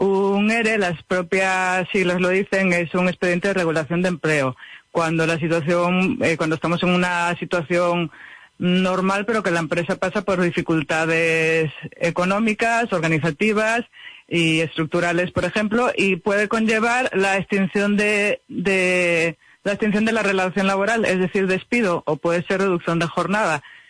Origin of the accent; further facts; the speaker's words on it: Gijón, Asturias, Spain; now in Oviedo, Spain; yo soy de Gijón, nacida en Gijón y vivo en Oviedo desde hace muchos años.